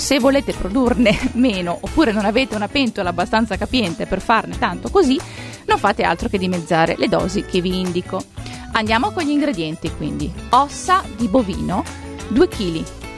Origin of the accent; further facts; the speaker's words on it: Emilia-Romagna, Italy; io che sono romagnola lo adoro